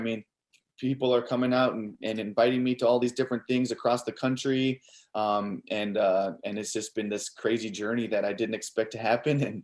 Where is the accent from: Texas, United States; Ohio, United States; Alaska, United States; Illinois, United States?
Alaska, United States; Unalakleet; also born or lived in Barrow; I'm from Unalakleet and from Barrow, Alaska.